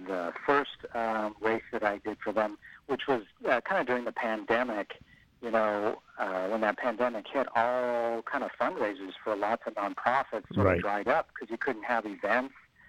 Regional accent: Portland, Oregon, United States; When I grew up in Portland, I did like being able to look out and see, Mount Hood and Mount St. Helens

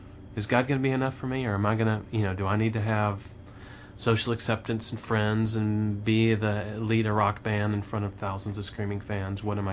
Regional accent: St. Louis, Missouri, United States; also born or lived in Nashville; I wrote music, sang music. Of course, that's true of everybody in Nashville, but I grew up in St. Louis where it wasn't.

